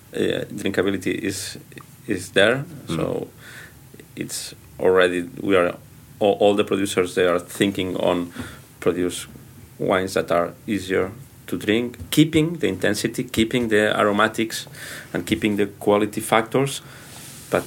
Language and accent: English; Catalonia, Spain; But it's something that I'm Catalan, blah blah blah.